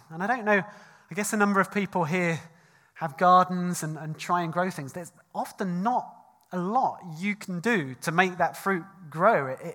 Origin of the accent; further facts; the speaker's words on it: United Kingdom; I think as British people, we are often too respectable for our own good